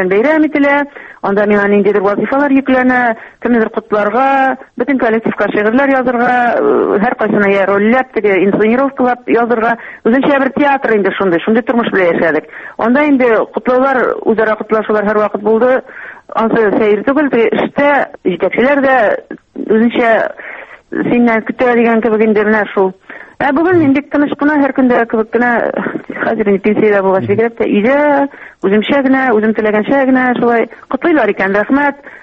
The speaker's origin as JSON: {"language": "Tatar", "region": "Bashkortostan", "country": "Russia", "tie": "born or raised there", "said": "менә минем туган авылым Башкортстанда бит инде"}